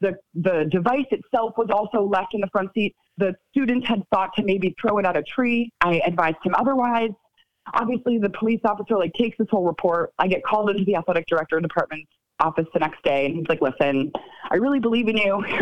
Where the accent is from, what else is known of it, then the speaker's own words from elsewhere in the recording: Connecticut, United States; I grew up in Connecticut.